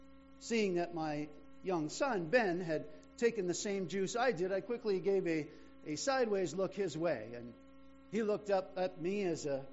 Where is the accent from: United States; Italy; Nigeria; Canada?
Canada; Niagara, Ontario; I grew up in Niagara, a little ways away from here